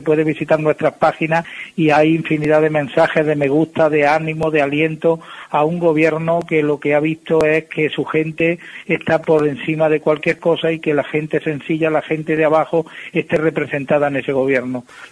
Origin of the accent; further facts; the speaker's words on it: La Roda de Andalucía, Andalusia, Spain; llevarse los recursos de los vecinos y vecinas de mi pueblo, de Andalucía y de España